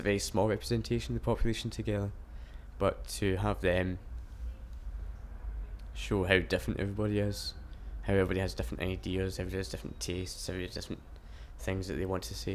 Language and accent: English; Scotland, United Kingdom; Yeah, I do consider myself Scottish because my parents are Scottish and I grew up in Scotland. So I do say I was Scottish. But really I'm more happy to say that I'm British first rather than being Scottish.